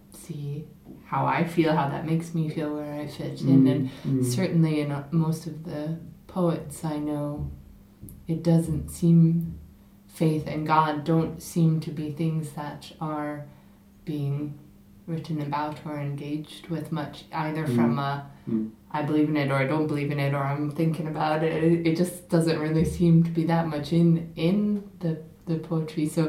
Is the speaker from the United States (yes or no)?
yes; United States; now in Scotland, United Kingdom; growing up in America and having lived for many years now in Scotland, that I went from a more religious place to a less, to a more secular place.